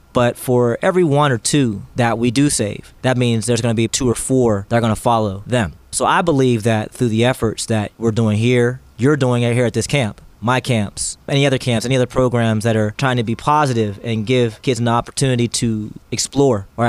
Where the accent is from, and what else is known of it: Plum Borough, Pennsylvania, United States